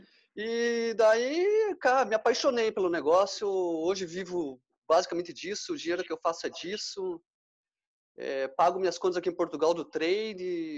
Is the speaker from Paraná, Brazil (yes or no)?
yes; Curitiba, Paraná, Brazil; Sou formado pela Federal do Paraná, sou natural de Curitiba, no Paraná lá.